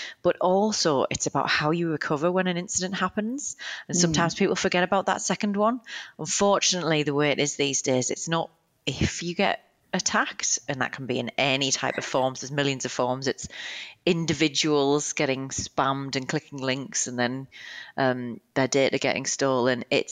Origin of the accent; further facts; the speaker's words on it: United Kingdom; moved away; you'll tell from my accent, I'm originally from the UK as well. So I moved over a few years ago now to set up Waterstones Pty.